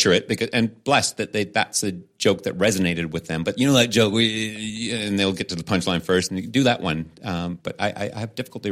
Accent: Canada; That's that was plan A, EH, because I'm Canadian.

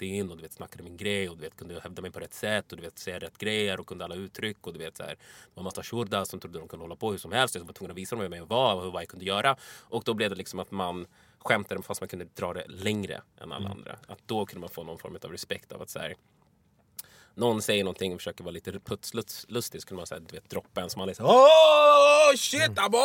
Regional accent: Vallentuna, Stockholm County, Sweden; När jag växte upp i Vallentuna så var det var så få minoriteter att alla minoriteter blev en grupp liksom.

